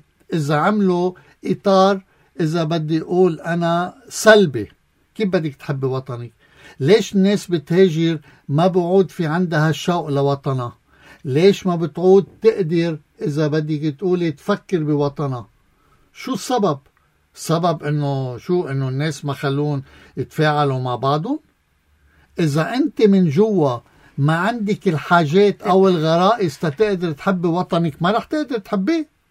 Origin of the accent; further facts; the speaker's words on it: Lebanon; وهيدا النقطة يلي بعدنا لهلأ عايشينها كلبناني.